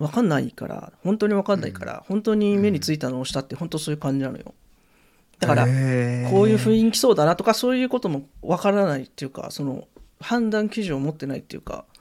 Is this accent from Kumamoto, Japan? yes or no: no; Hokkaido, Japan; moved away; 北海道から上京して まあ、それまではねそういう人とも会ったこともないし、その時31歳だったけど、